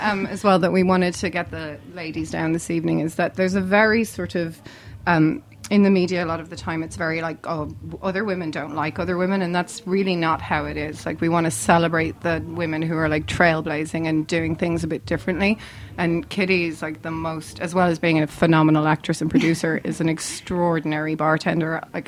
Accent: Ireland; I don't know if any of you can hear, but I'm Irish.

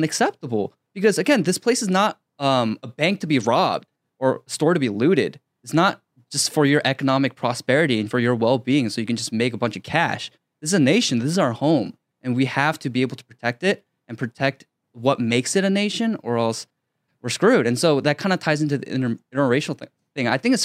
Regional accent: United States; I love being Korean, but as an American, I'm an American first.

